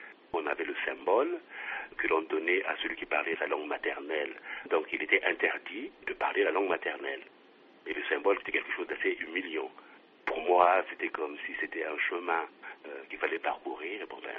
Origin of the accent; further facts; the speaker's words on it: Brazzaville, Republic of the Congo; j'ai grandi un petit peu en ville et en partie au village. Parce que je suis né à Brazzaville, que mes parents habitaient Brazzaville, mais j'ai été faire mes classes au village.